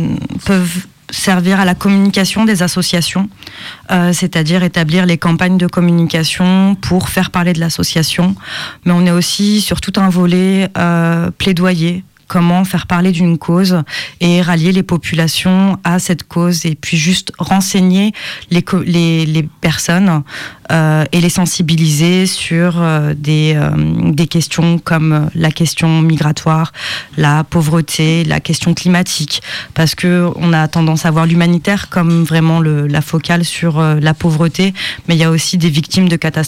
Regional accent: France; also born or lived in Tunisia; Donc je suis née en Tunisie, je suis arrivée en France, j'avais un an.

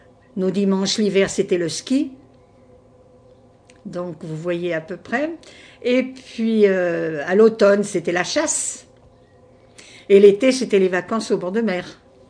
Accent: Villeurbanne, Auvergne-Rhône-Alpes, France; born there; Alors, moi, je suis née à Villeurbanne.

